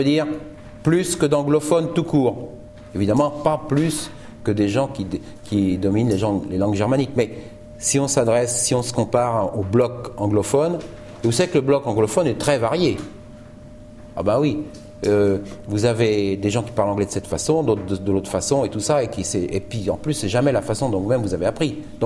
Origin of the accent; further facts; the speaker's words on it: Nouvelle-Aquitaine, France; vous allez passer par mon pays natal, la Charente